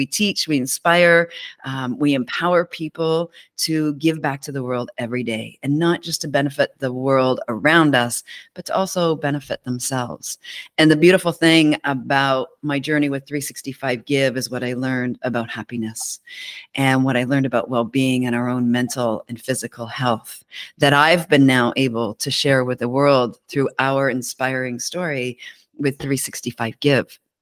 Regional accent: Vancouver, British Columbia, Canada; I'm from Vancouver, Canada.

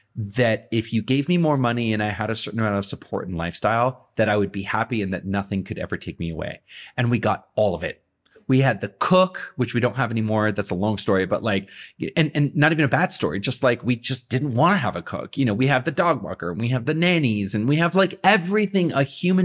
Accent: United States; Like I'm more excited about moving back to the States and being an American than I ever have been before.

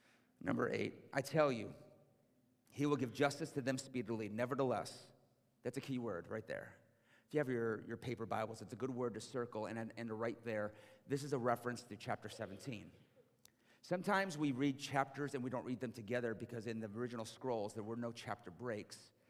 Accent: United States; Listen, I love being an American. I love our country. I'm a patriotic guy.

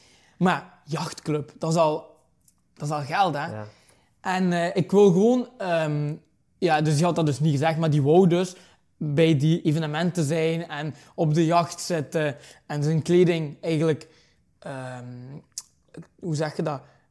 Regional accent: Belgium; uit België.

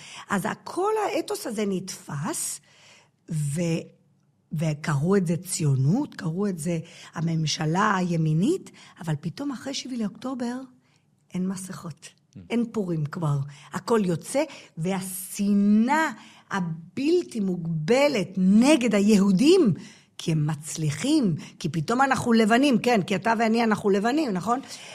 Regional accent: Gibraltar; moved away as an adult; also born or lived in England; now in Israel; אני מגיברלטר, גדלתי בגיברלטר, אמא שלי מתנג'יר, אני למדתי באנגליה, הכרתי את בעלי, שהוא משפחה שלו עיראקי, ואנחנו עלינו כזוג צעיר ב-2001

